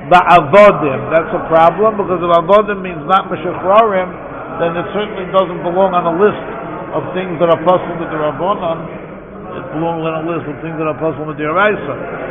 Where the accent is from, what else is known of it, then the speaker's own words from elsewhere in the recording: New York City, New York, United States; I remember when I was growing up on the Lower East Side